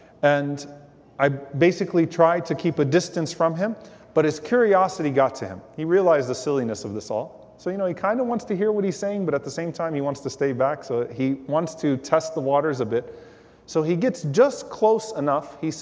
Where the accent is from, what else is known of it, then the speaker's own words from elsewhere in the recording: New Orleans, Louisiana, United States; I'm from New Orleans.